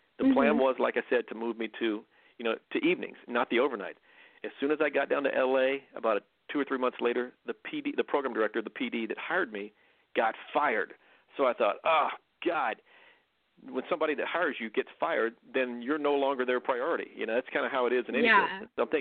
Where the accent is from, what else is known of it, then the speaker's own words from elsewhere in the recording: Texas, United States; started off in Texas, little kid growing up in Texas, and somehow I got the bug for radio